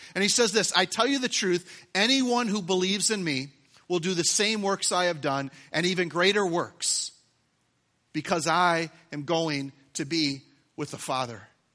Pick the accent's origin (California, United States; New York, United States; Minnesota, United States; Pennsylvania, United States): Minnesota, United States; Twin Cities; growing up, I grew up here in the Twin Cities area. And as a young boy, I was into a lot of sports